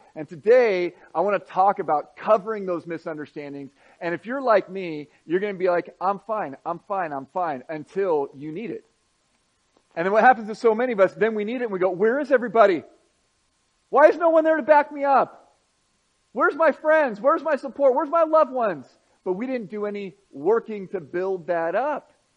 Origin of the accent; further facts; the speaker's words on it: United States; I'm American. Like, I don't need to have that with me.